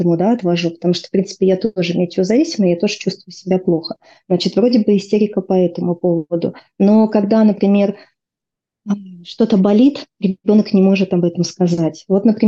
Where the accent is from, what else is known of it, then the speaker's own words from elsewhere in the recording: Novokuznetsk, Kemerovo Oblast, Russia; из города, кстати, Новокузнецк, откуда я родом.